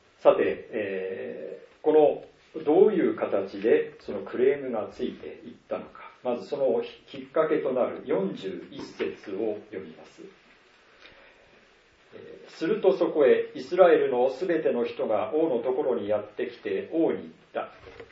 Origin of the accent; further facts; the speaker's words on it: Iwate, Japan; 私は岩手の出身ですけども